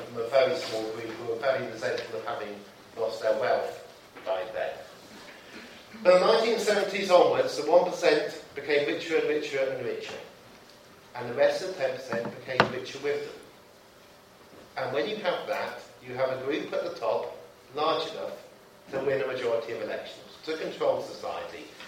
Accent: Oxford, South East England, United Kingdom; In the last year, I've moved south back to where I grew up in Oxford

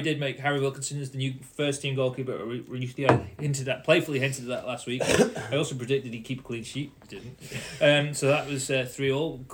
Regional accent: Foxdale, Isle of Man; As you know, when I was born there, well, not born there, I was born in the Jane, but I lived there for the first 11 years of my life.

